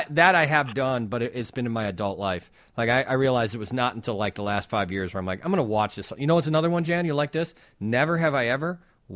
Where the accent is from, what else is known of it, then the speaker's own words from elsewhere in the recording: Wonder Lake, Illinois, United States; growing up in Wonder Lake, we had a freestanding mailbox.